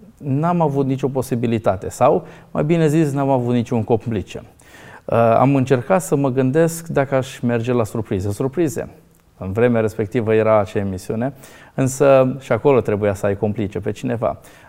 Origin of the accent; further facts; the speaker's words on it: Hațeg, Hunedoara County, Romania; Ne-am dus în casa de copii unde am crescut, la Hațeg.